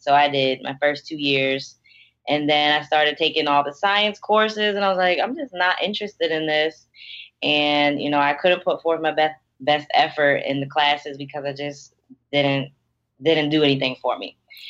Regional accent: Pittsburgh, Pennsylvania, United States; now in Maryland, United States; No, I'm from Pittsburgh, Pennsylvania.

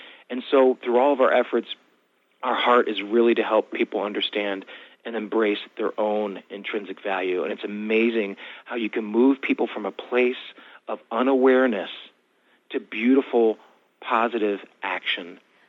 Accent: the North, United States; I'm from the North, you know, and I obviously I have brown skin

